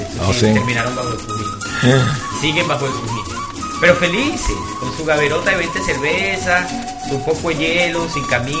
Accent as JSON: {"language": "Spanish", "town": "Maracaibo", "region": "Zulia", "country": "Venezuela", "said": "Maracaibo, Estado Zulia, de la zona norte de Maracaibo, de un lugar que se llama..."}